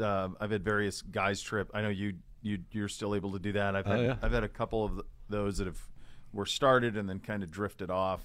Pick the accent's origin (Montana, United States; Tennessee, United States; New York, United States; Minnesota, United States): Montana, United States; also born or lived in Bay Area; Now, let's remember, I grew up in Montana.